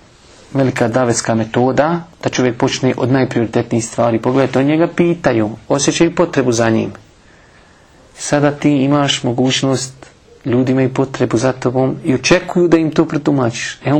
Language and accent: Bosnian; Bosnia & Herzegovina; mi smo svjedoci da je se to desilo kod nas u Bosni, da ljudi budu u zatvoru i da iziđu iz zatvora da postanu vladari.